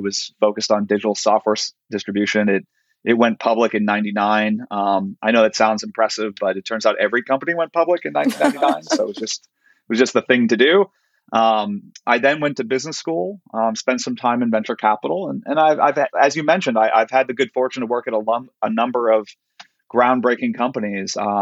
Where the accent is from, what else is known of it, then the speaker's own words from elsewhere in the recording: California, United States; growing up in Silicon Valley, there's always there's a mystique around founders